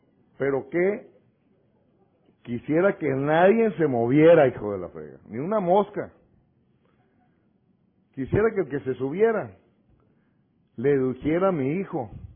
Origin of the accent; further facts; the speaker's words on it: Culiacán, Sinaloa, Mexico; Yo vengo de Culiacán, Sinaloa, México, a la orden.